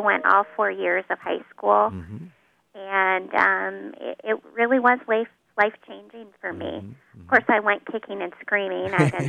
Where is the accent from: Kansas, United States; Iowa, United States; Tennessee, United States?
Iowa, United States; Spirit Lake; Well, I was raised in the Sioux City Diocese. I grew up in Spirit Lake, attending St. Mary's, received all my sacraments through St. Mary's, and was married there as well.